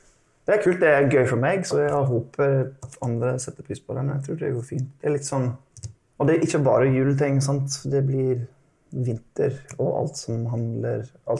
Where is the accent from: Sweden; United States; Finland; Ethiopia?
United States; Oklahoma; Swedish is a second language; moved away as an adult; also born or lived in Virginia; jag är från Oklahoma. Jag var född i Virginia men växte upp i Oklahoma. Jag var där fram till jag var 18.